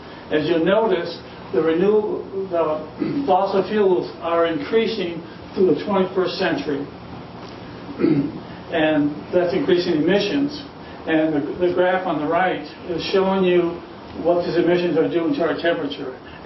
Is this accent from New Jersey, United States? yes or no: no; Petoskey, Michigan, United States; I'm from Petoskey, Michigan